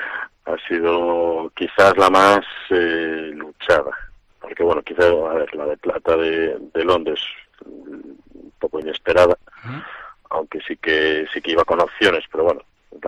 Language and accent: Spanish; Pontevedra, Galicia, Spain; Somos oriundos de Pontevedra